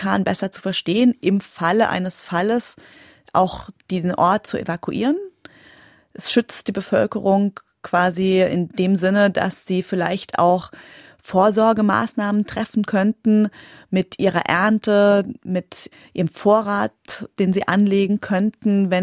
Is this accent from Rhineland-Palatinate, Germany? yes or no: yes; Alsenborn, Rhineland-Palatinate, Germany; born there; Also ich bin in Alsenborn geboren. Das ist für die Enkenbach-Alsenborner ein Riesenunterschied, aus welchem Dorfteil man kommt.